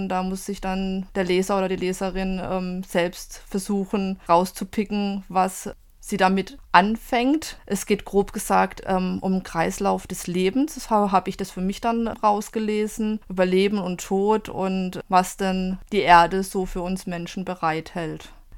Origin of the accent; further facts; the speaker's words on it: Germany; Das war für mich ein bisschen schwierig, ich komme aus Südwestdeutschland.